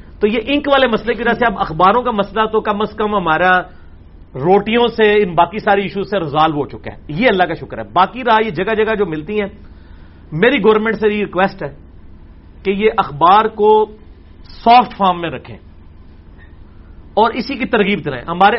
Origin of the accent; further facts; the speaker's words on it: Islamabad, Islamabad Capital Territory, Pakistan; میرا اسلام آباد سے تعلق ہے